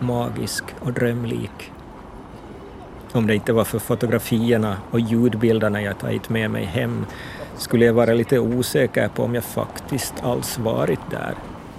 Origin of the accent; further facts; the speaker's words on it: Finland; Hemma i Finland i början av april är det beckmörkt.